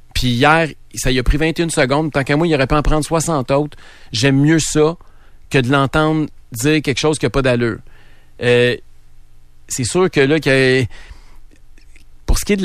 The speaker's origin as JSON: {"language": "French", "region": "Quebec", "country": "Canada", "said": "Il y a plein d'affaires là-dedans qu'on comprend pas en tant que Québécois, en tant que Canadien."}